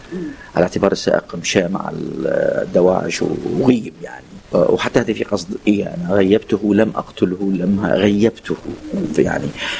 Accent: Iraq; بالعباءة العراقية اللي هي رمز كبير عندنا في العراق

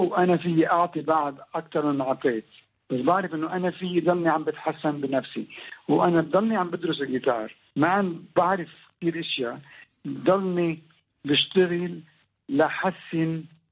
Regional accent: Lebanon; now in California, United States; أنا أصلي لبناني ابن عرب

